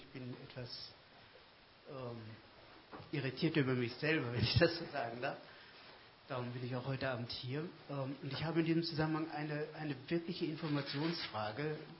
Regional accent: Germany; now in Linz, Austria; Sie hören an meiner Sprache, ich komme aus Deutschland. Ich lebe aber 20 Jahre in Linz.

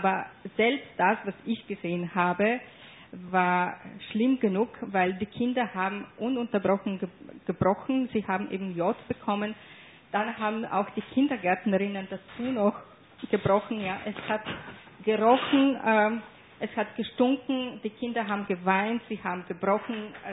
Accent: Poland; born there; Ja, ich bin in Polen geboren worden

